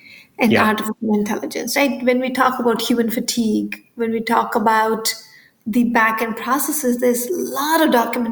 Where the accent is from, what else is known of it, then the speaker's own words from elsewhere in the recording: India; I grew up in India